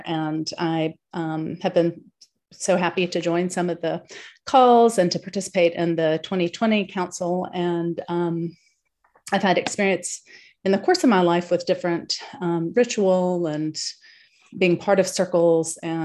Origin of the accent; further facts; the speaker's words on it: the Carolinas, United States; now in Sebastopol, United States; So hi, y'all. … I'm from the Carolinas, and I currently live in a little town outside of Sebastopol in California